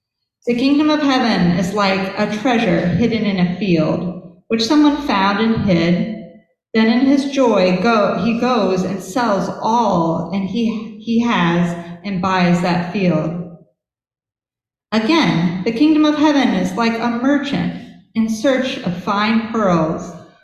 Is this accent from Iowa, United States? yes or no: no; Ohio, United States; which was so different from the air I grew up with in Ohio.